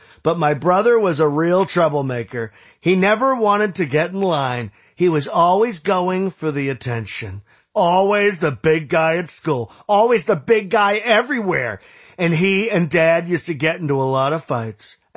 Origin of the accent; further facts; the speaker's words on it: Queens, New York, United States; I grew up in Queens. I grew up in a very small house. Grew up in a very tiny house.